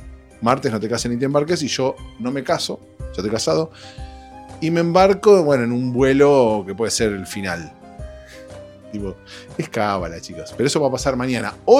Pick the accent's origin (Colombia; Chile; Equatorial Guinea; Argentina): Argentina; now in United States; Mi país de origen, Argentina, está en el Mundial, pero mi país de adopción, donde estoy ahora por este tiempo, no clasificó a Estados Unidos